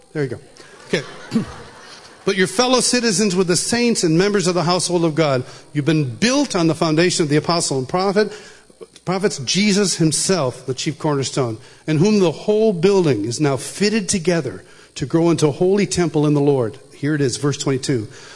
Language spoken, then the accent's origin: English; Marion, New York, United States; I've gone back to my hometown, little town, upstate New York, Marion, New York, 30 miles east of Rochester.